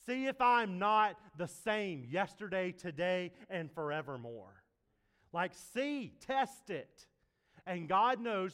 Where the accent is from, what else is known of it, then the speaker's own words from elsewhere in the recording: the South, United States; Growing up in the South, we had to take the A something.